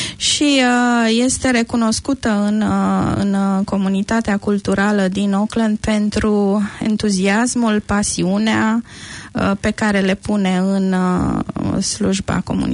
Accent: Romania; moved away; noi suntem din România

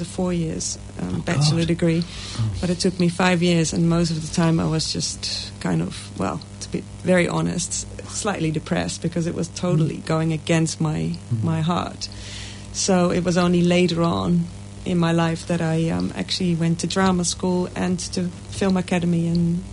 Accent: Amsterdam, North Holland, Netherlands; I'm from Amsterdam. Originally. I grew up suburban, nice, outside of Amsterdam.

